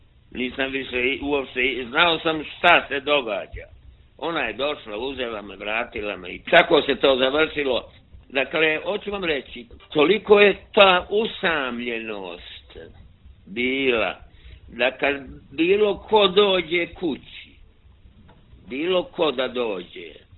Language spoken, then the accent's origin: Serbian; Banjani, Montenegro; Kod nas u Banjanima tamo kuće su rastrkane, udaljene, tako da gotovo da niko nema komšiju suseda.